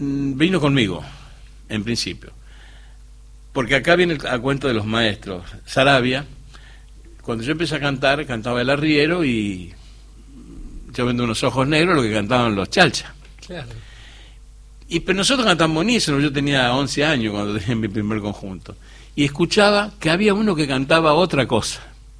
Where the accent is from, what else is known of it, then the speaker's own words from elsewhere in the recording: Argentina; accent: Santa Fe; me trago las S como los santafesinos.